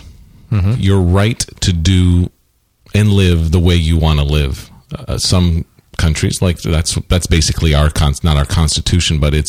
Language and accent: English; United States; It's kind of funny because I'm American.